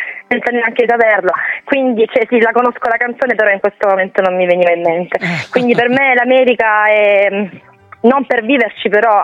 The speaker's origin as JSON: {"language": "Italian", "town": "Scorrano", "region": "Apulia", "country": "Italy", "tie": "born or raised there", "said": "Quindi però sono originaria di Scorrano, questo lo diciamo."}